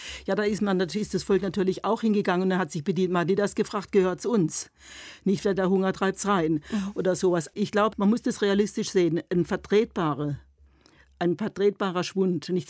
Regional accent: Freiburg, Baden-Württemberg, Germany; Ich bin in Freiburg aufgewachsen. Freiburg war ja noch französisch besetzt

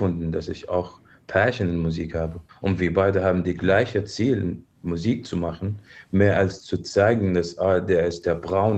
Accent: Syria; German is a second language; now in Germany; Ich komme aus Syrien, wir haben einen Krieg.

